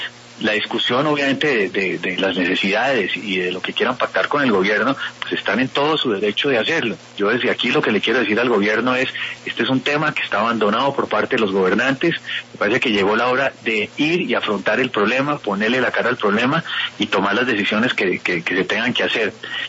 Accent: Colombia; nosotros también somos ciudadanos de Colombia.

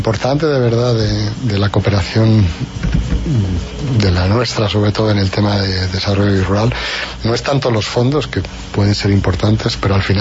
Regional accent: Spain; accent: Spanish; Como se nota por mis Cs y por mis Zetas, yo soy español

